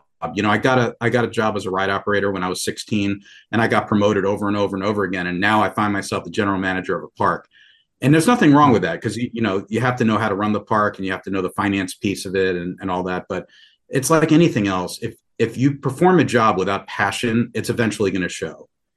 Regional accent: Long Island, New York, United States; Yeah, I grew up on Long Island, New York, about 20 miles east of New York City or Manhattan, and right on the border of Nassau and Queens.

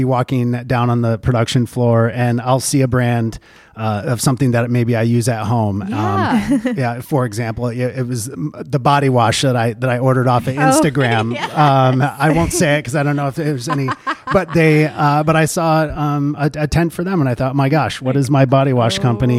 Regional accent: Traverse City, Michigan, United States; also born or lived in Utah / Oregon / California; about 10 years out west, Utah, Oregon, California, working in the outdoor industry, I moved back to my hometown here, Traverse City.

